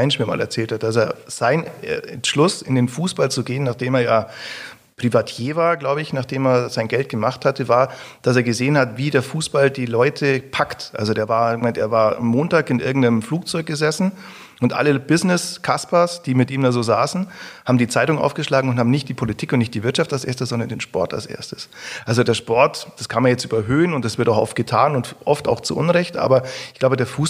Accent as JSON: {"language": "German", "town": "Augsburg", "region": "Bavaria", "country": "Germany", "said": "wo kommst du her? Aus Augsburg, dann musst du sagen, ja, ist bei München oder so."}